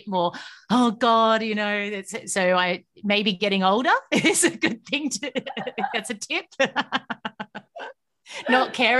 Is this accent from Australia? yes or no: yes; Australia; I don't live in Australia any moment, but I come from Australia.